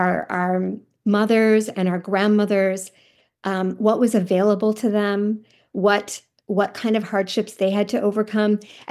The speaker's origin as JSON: {"language": "English", "country": "Canada", "tie": "born or raised there", "said": "I grew up here in Canada."}